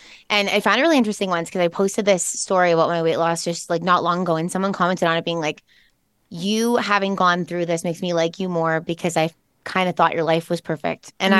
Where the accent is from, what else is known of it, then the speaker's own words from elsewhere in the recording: Canada; I'm Canadian